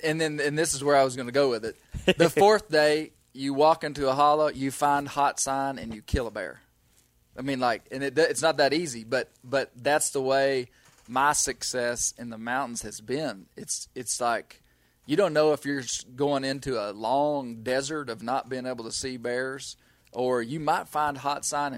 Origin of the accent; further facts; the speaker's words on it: Mena, Arkansas, United States; And so growing up in Mena, I saw my first bear in the back of a pickup truck in 1990.